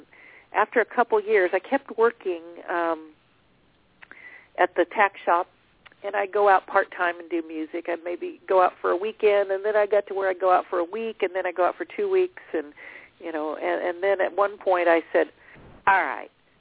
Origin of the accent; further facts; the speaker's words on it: Nashville, Tennessee, United States; They didn't know whether I was really Western or not because I was from Nashville, Tennessee.